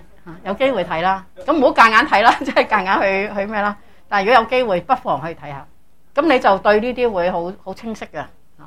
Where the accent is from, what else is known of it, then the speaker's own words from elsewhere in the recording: China; 好似我哋中国人啦，我哋中国人咪中意将佢尸体放入个棺材嘅嘛